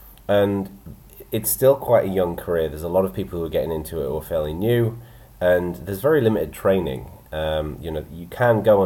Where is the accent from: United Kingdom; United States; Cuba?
United Kingdom; England; And it was all weird to me because I'm English.